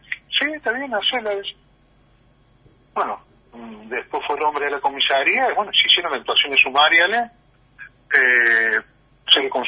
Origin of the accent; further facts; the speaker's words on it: Argentina; vos viste cómo somos los argentinos, especialistas en eso.